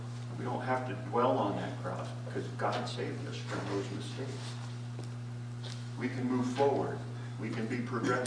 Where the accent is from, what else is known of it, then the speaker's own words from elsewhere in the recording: Williamsport, Pennsylvania, United States; I come from Little League World Series headquarters. I had to have my kids playing baseball.